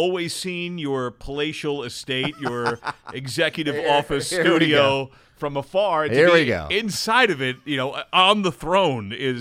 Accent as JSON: {"language": "English", "town": "New York City", "region": "New York", "country": "United States", "tie": "born there", "said": "I was born in New York City. My family is all from New York, from my mom's side, from the High Bridge area of the Bronx, right by Yankee Stadium."}